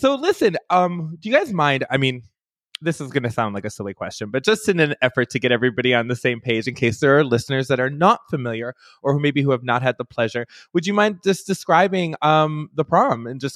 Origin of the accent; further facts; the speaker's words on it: Midwest, United States; also born or lived in New York; now in Las Vegas, United States; I'm originally from the Midwest. I've been in Vegas now for 17 years